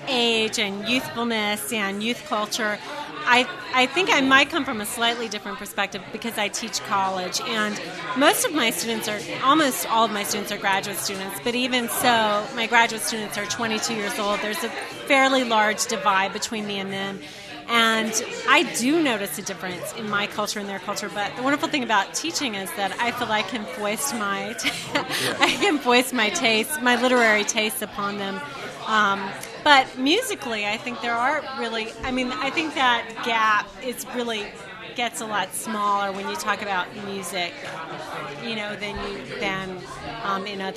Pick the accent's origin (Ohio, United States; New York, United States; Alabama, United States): Alabama, United States; Mobile; I grew up in Mobile, Alabama, which is a medium-sized southern town